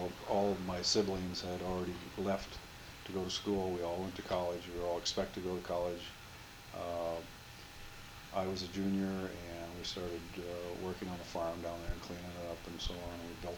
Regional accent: Sioux Rapids, Iowa, United States; Okay, I was born in Iowa, in Northwest Iowa. In a town called Sioux Rapids, 1942. Both my parents were farm people, and I was the fourth child in a family that was already on the farm and so on.

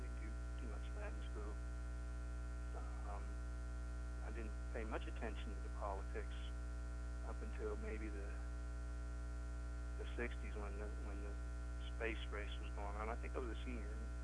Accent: North Huntington Township, Pennsylvania, United States; I grew up in North Huntington Township, which is about 25 miles east of Pittsburgh.

